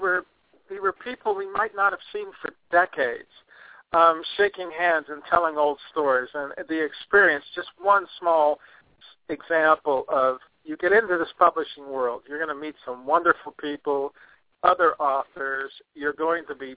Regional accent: Montclair, California, United States; I have, Steve and I, for anyone that's interested, go back to, we grew up together in Montclair, California.

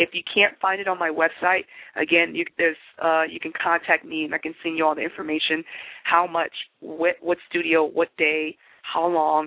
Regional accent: Detroit, Michigan, United States; I was born and raised in Detroit.

